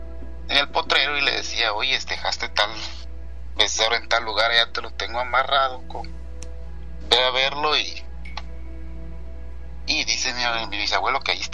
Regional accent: Tijuana, Baja California, Mexico; now in United States; Yo soy de Tijuana.

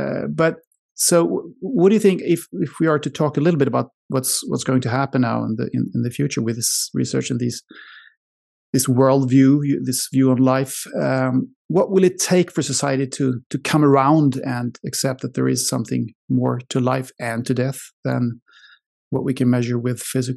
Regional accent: Sweden; first language Swedish; English is a second language; We don't have it in my mother tongue, Swedish.

